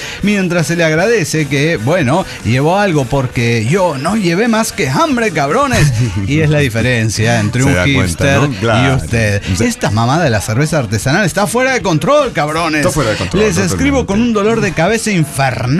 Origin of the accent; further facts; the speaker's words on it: Lima, Peru; de Lima, Perú